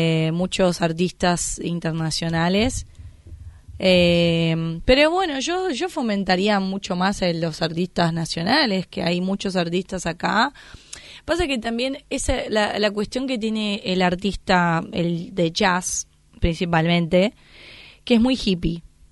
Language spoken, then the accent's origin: Spanish; Brazil; Spanish is a second language; now in Argentina; yo no soy argentina, yo soy de Brasil